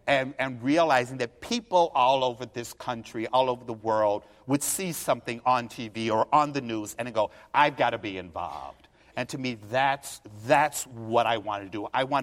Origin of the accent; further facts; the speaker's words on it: Frankfort, Kentucky, United States; I'm from Frankfort, Kentucky, and for the first 8 years of my life, my town was segregated